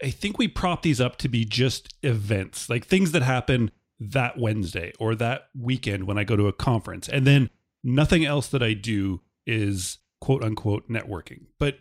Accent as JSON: {"language": "English", "country": "Canada", "said": "I'm a Canadian"}